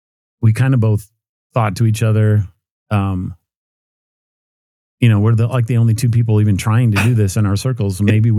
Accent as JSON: {"language": "English", "town": "Gunbarrel", "region": "Colorado", "country": "United States", "said": "especially in crazy leftist Colorado, it'd be awesome to say we're from Gun Barrel."}